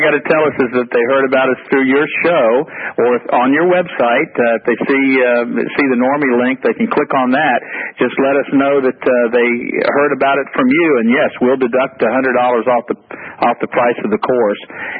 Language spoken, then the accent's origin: English; Louisiana, United States; and then, of course, I'm here from Louisiana.